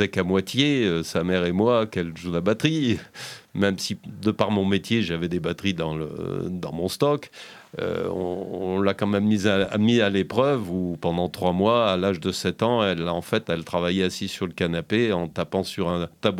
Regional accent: Die, Auvergne-Rhône-Alpes, France; j'ai quand même donc vécu toute mon enfance à Die, où j'ai quand même fait beaucoup de musique à

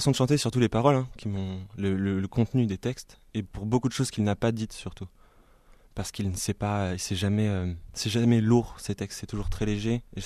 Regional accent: Île-de-France, France; Je viens de la région parisienne. J'y ai vécu plus de 20 ans. Dans le nord, la banlieue nord, 95.

